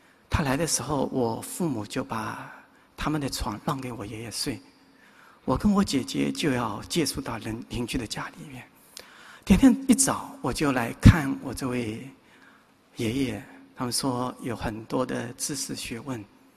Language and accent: Chinese; Hangzhou, Zhejiang, China; 我家乡是在杭州，我的祖籍是在浙江的绍兴诸暨。